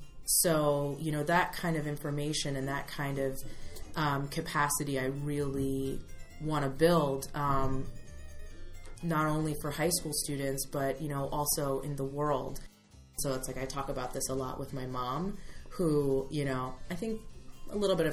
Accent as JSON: {"language": "English", "town": "Upper Dublin", "region": "Pennsylvania", "country": "United States", "tie": "born or raised there", "also_born_or_lived": "Philadelphia", "said": "I was born in Philly. Yes. And I went to high school in the suburbs. And I actually started the Gay Straight Alliance at my high school, Upper Dublin High School"}